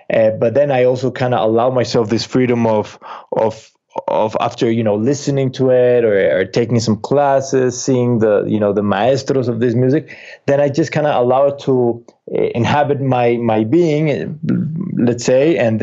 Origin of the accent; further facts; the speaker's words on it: Bogota, Bogotá, Colombia; I am born and raised in Bogota, but I have family, I have Paisa family, you know, from the Medellin region. But I also spend a lot of my summers in Cartagena, and I have a grandfather who was from Cartagena.